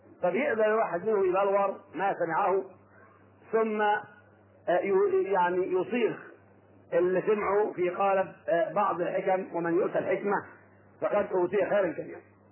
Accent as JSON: {"language": "Arabic", "region": "Sharqia Governorate", "country": "Egypt", "tie": "born or raised there", "said": "في بلدتي منذ شهر قم حليم من القاهرة الشرقية"}